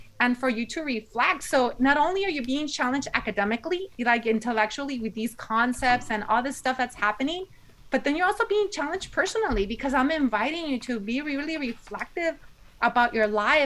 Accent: Watsonville, California, United States; And you know, I am an immigrant. I grew up in Watsonville, California.

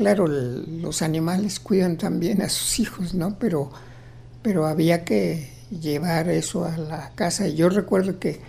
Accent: Michoacán, Mexico; Yo, por ejemplo, recorría esa distancia entre mi pueblo y Morelia llevando leña en un burro o carbón. Un niño de menos de 10 años haciendo ese viaje

